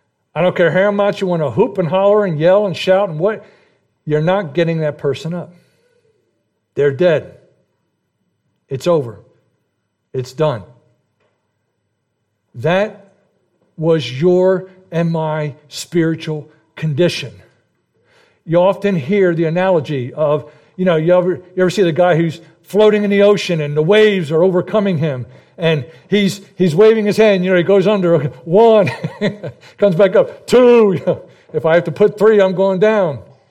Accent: New Jersey, United States; I'm from New Jersey. That's natural. I was born a heathen.

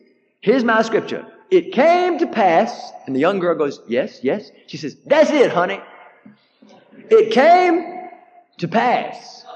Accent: the South, United States; I'm coming from the South, and a lot of black people live there, precious black people.

